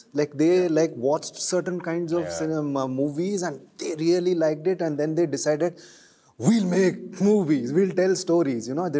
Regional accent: South India, India; and I grew up in the South, so we used to watch a lot of Malayalam films and all

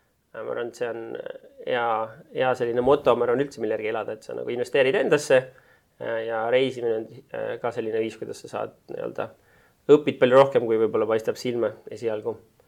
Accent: Tartu, Tartu County, Estonia; Ma sündisin idüülilises Tartus ja kasvasin Tähtveres.

